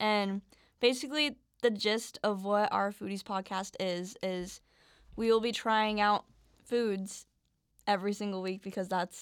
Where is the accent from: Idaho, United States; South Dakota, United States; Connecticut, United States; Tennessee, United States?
South Dakota, United States; I'm personally from South Dakota and there's not a lot of options.